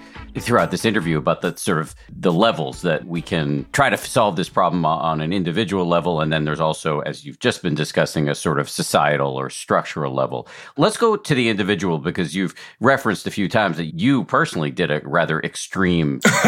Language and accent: English; Newton, Massachusetts, United States; Well, I grew up in Newton, right outside of Boston.